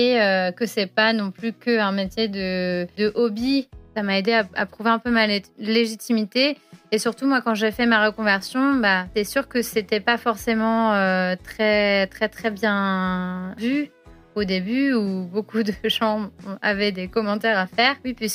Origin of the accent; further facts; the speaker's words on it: France; accent: French; Alors, les Français reconnaissent que je suis française dans mon accent.